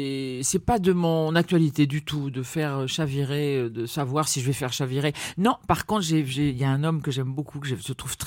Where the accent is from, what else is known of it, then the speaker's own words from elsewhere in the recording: Dakar, Senegal; Oui, je suis née au Sénégal, à Dakar